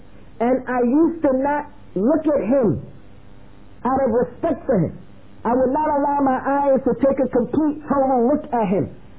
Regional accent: United States; But growing up in America, we have no respect for authority.

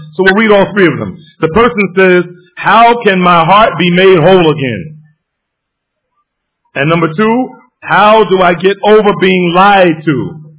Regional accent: New Jersey, United States; I grew up in a house where I grew up here in Baxter Terrace Projects. I grew up in a house primarily a Christian home.

